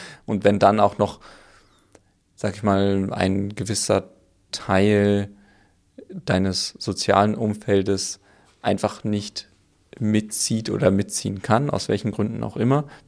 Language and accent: German; Berlin, Germany; Vor allem in Berlin, also wo ich aufgewachsen bin und wo ich studiert habe.